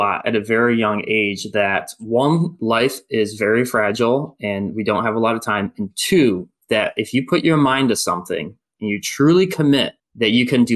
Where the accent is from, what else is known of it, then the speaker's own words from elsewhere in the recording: Detroit, Michigan, United States; And it was rusted out because I'm from Detroit, Michigan. It was like salt everywhere.